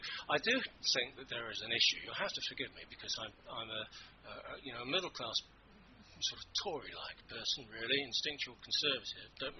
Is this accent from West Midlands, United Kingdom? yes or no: no; London, United Kingdom; born or raised there